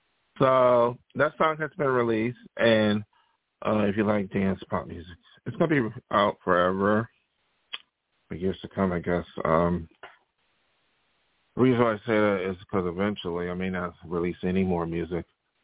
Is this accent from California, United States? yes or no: no; Buffalo, New York, United States; I dealt with people coming from my hometown, from Buffalo, New York